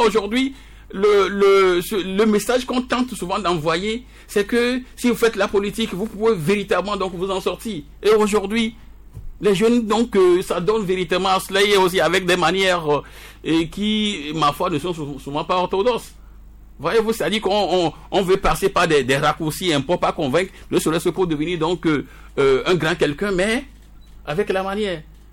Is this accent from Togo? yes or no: yes; Togo; nous sommes Togolais, nous sommes patriotes, hein.